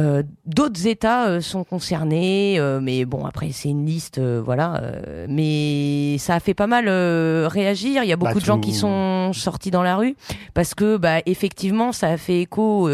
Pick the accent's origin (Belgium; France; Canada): France; Ouais, donc ça a fait écho chez nous, en France